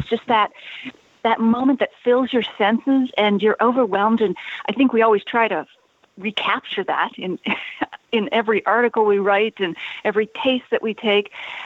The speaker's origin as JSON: {"language": "English", "region": "East Coast", "country": "United States", "tie": "born or raised there", "said": "because I grew up on the East Coast, Scottish family, beer and whiskey."}